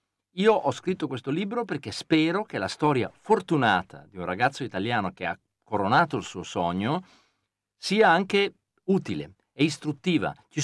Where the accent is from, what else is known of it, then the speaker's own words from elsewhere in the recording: Crema, Lombardy, Italy; accent: Lombard; io sono di Crema e ho un accento un po' lombardo